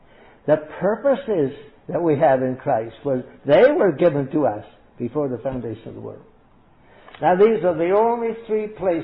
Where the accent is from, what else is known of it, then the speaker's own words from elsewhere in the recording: Canada; now in United States; I'm a Canadian, and I wasn't a Canadian until I was born in Canada.